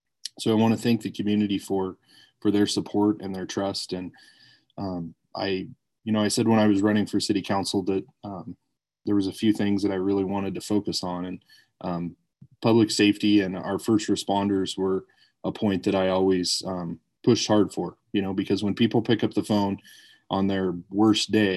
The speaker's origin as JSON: {"language": "English", "town": "Lyman", "country": "United States", "tie": "born or raised there", "said": "Cedar Woolley's always been home, even though I was raised in Lyman."}